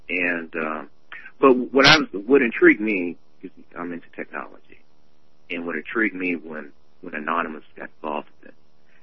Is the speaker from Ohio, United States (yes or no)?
yes; Ohio, United States; You know, I grew up in Eastern Ohio